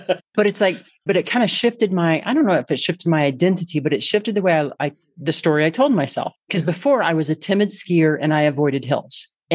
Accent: Midwest, United States; because I grew up in the Midwest and now I live in the Rocky Mountains.

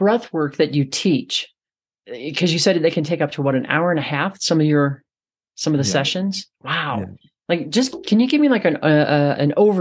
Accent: Midwest, United States; I'm like, I'm from the Midwest, blah, blah, blah.

